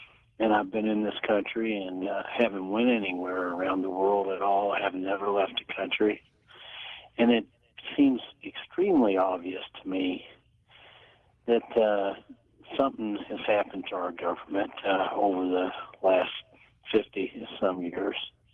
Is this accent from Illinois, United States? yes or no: no; Indiana, United States; It seems to me, as an American, never been out of the country. I was raised in Indiana, and, in the middle of this country.